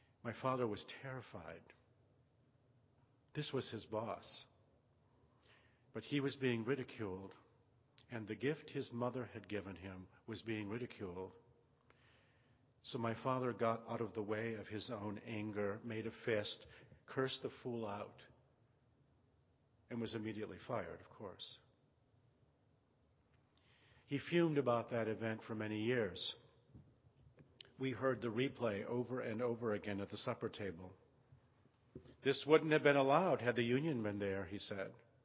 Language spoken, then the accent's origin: English; Detroit, Michigan, United States; Of all the lines in Marge Piercy's difficult poem about Detroit, my hometown, that's the one that stands up for me.